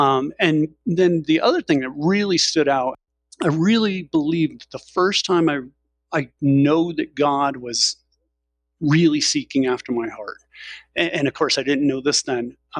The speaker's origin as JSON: {"language": "English", "town": "New Haven", "region": "Connecticut", "country": "United States", "tie": "born or raised there", "said": "And then we moved from West Haven to New Haven, and my father bought a house without telling my mother. He bought a house in New Haven, Connecticut, about 3 miles from Yale University."}